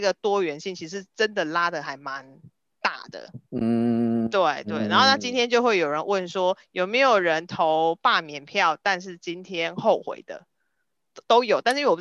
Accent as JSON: {"language": "Chinese", "region": "Kaohsiung", "country": "Taiwan", "said": "就是身为高雄人，因为毕竟还是有一些东西它是跟我息息相关的"}